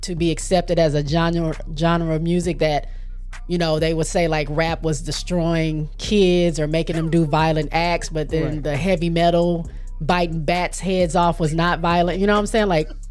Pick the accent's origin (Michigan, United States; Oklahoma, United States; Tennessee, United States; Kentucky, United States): Michigan, United States; I mean, I'm not from Detroit. I'm from Michigan, but I went to school with a lot of Detroit people